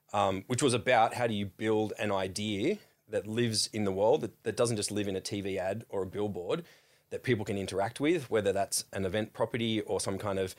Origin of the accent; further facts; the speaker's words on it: Sawtell, New South Wales, Australia; now in Sydney, Australia; A little town called Sawtell, just south of Coffs Harbour.